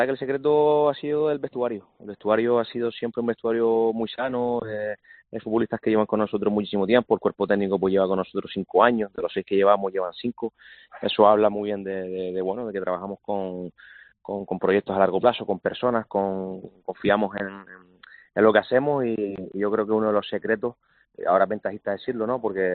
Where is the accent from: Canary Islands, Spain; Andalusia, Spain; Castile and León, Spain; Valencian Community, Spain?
Canary Islands, Spain; Telde; todos los directivos somos de Telde, hemos jugado todos en el Telde